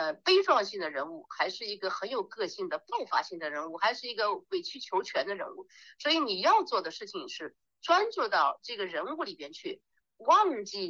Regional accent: China; 然后4人一组，只有我一个中国人，其他都是洋人了。

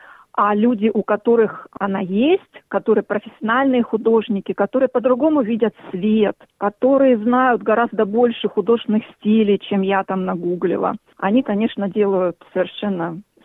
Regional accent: Far East, Russia; now in Melbourne, Australia; я из России, с Дальнего Востока. Лет 13, наверное, я уже живу в Мельбурне. Ну, собственно, и приехала в Мельбурн и живу здесь.

